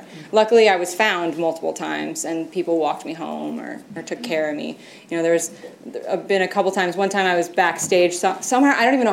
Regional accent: East Coast, United States; also born or lived in Colorado; I made it through college, moved out to Colorado, wanted to do something different. And I grew up on the East Coast.

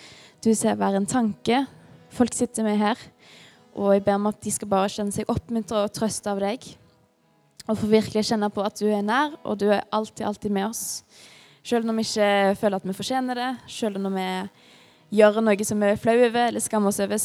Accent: Sandnes, Rogaland, Norway; also born or lived in Haugesund / Bergen / Halden; now in Fredrikstad, Norway; Vi bor i Fredrikstad. Mikael er fra Fredrikstad, og jeg er fra Sandnes. Men har bodd litt rundt i landet, bodd litt i Haugesund-området, bodd litt i Bergen og bodd i Halden, og nå er det Fredrikstad. Jeg er 25 år, så jeg er relativt ung.

